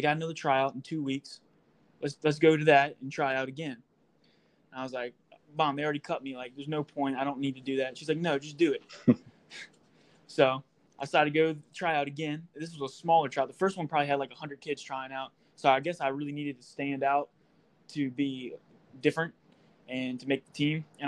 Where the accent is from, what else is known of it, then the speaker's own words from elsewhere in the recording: Pennsylvania, United States; So, from Northumberland County, like Harold said, which is a really small area, not many people go on to play, past high school for the most part.